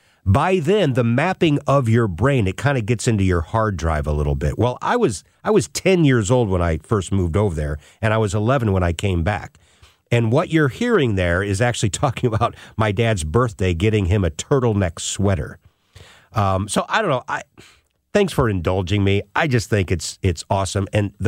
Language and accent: English; United States; We as Americans don't quite get it